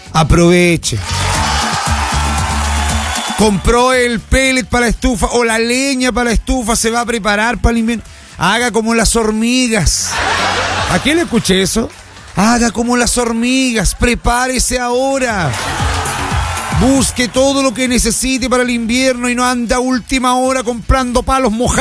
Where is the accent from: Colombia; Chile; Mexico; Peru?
Chile; somos chilenos también, pues si dejamos todo para el final, y me incluyo